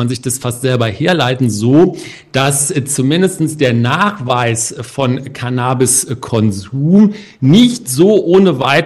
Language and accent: German; Cologne, North Rhine-Westphalia, Germany; Ich bin ja in Köln geboren, zur Schule gegangen, Abitur gemacht.